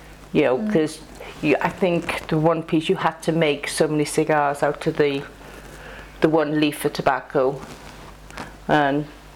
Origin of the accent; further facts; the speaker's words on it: Cardiff, Wales, United Kingdom; born there; Yes, I was born in Cardiff. I married a soldier and I moved all over the world, basically.